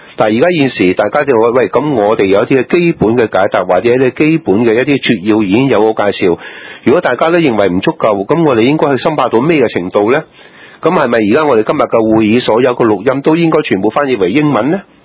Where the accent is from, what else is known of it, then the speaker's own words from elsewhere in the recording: China; 主席，我哋中国人咧有一种生活态度